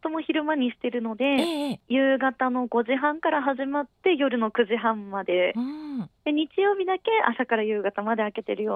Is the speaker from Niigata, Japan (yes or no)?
no; Goto, Nagasaki, Japan; 今島に戻って3年くらいですね